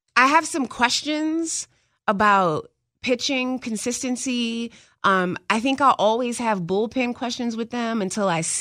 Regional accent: Ohio, United States; growing up in Ohio, where I would say most of the state are Buckeye fans, even if they don't want to be.

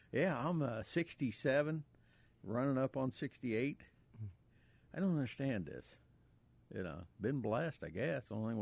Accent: Missouri, United States; I'm from Missouri. You got to show me an awful lot.

